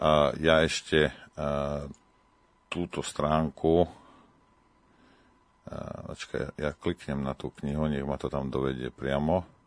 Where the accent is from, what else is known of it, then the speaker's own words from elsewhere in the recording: Bardejov, Prešov Region, Slovakia; keďže som z Bardejova ako pán Zakuťanský